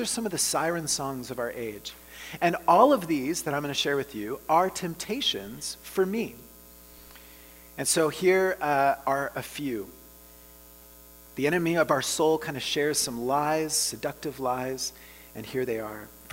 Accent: Oklahoma, United States; my own hometown in Oklahoma.

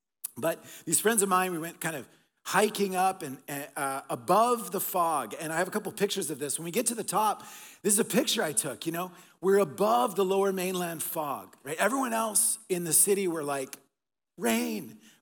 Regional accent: Oklahoma, United States; also born or lived in Texas / Colombia; now in Vancouver, Canada; I was born in Texas. My family were missionaries in Colombia, in South America. And then I spent my middle school, high school years in Oklahoma.

